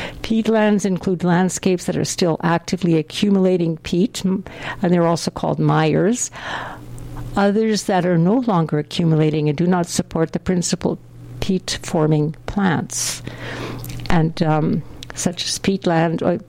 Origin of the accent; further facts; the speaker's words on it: Fisher Branch, Manitoba, Canada; I know in the town, in the area of Fisher Branch, where I grew up in the Interlake area, there was a lot of peatland